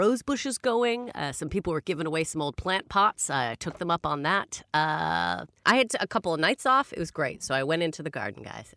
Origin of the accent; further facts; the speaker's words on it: Canada; now in London, United Kingdom; Slugs and snails, I had never experienced so many as a Canadian.